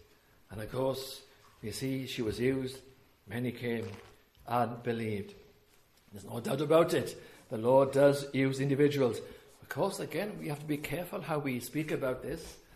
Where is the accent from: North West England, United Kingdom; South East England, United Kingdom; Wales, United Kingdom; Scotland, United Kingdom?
Wales, United Kingdom; But I am from Wales, so what can I do? I know my own history.